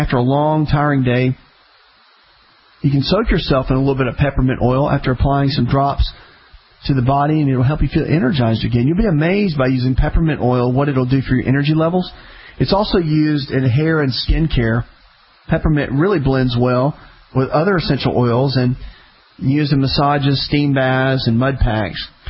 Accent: the South, United States; Now, listen, I grew up in the South. I grew up fishing catfish

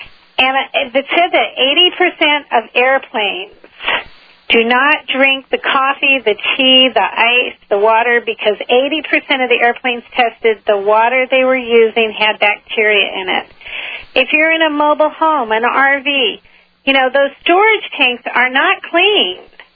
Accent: California, United States; everybody I think knows I'm from California and I visit home a lot

